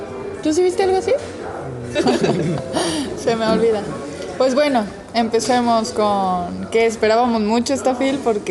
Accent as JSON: {"language": "Spanish", "town": "El Grullo", "region": "Jalisco", "country": "Mexico", "tie": "born or raised there", "said": "lo hizo uno del Grullo, de mi pueblo."}